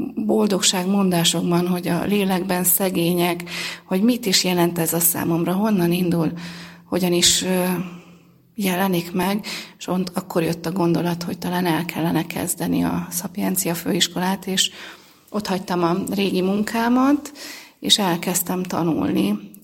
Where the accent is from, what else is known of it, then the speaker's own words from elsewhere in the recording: Kaposvár, Somogy, Hungary; én Somogy megyéből származom, Kaposváron születtem